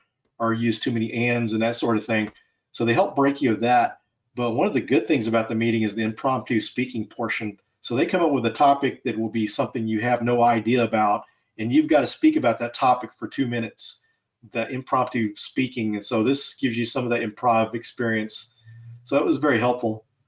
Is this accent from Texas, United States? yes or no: yes; Denton, Texas, United States; working as a bouncer in a nightclub in my hometown of Denton, Texas.